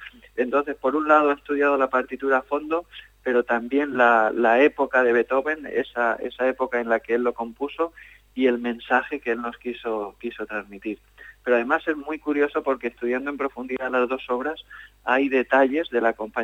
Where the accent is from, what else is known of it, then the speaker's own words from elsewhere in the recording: Aspe, Valencian Community, Spain; está cerca de mi pueblo, de Aspe.